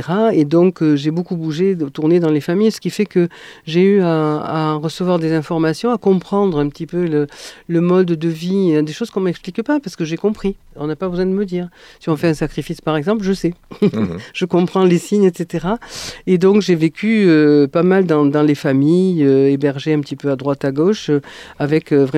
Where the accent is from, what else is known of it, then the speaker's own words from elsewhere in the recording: Bobo-Dioulasso, Hauts-Bassins, Burkina Faso; quand je dis à un Burkinabé que … il sait tout de suite que je suis de Bobo.